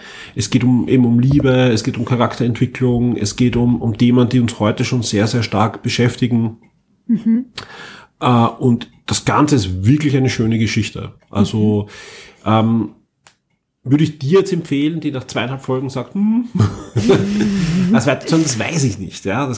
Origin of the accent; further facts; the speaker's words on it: Austria; der für uns als Österreicher jetzt auch nicht immer hundertprozentig